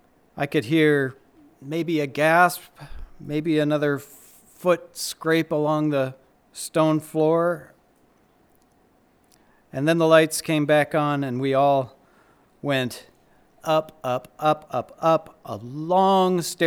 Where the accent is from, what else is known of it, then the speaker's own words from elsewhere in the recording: Minnesota, United States; I grew up in Minnesota. Vacationing in Wisconsin was somehow extravagant.